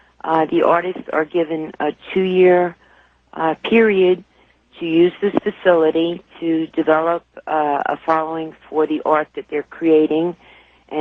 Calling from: North Carolina, United States; I'm calling from Western North Carolina.

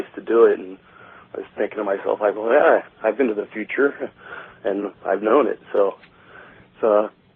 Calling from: San Francisco, California, United States; San Francisco.

